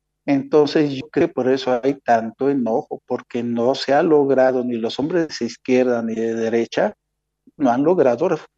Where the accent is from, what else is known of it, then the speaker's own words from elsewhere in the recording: Mexico; hacia las personas mexicanas, que somos mexicanas